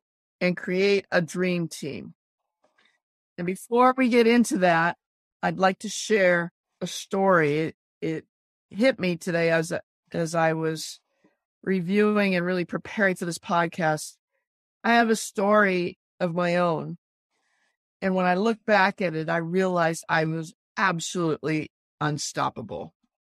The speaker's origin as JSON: {"language": "English", "region": "Massachusetts", "country": "United States", "moved": "as an adult", "lives_now": "Los Angeles, United States", "said": "And I moved to Los Angeles from the East Coast, just outside of Boston, sight unseen. I didn't know a soul. I'd never even been to California before."}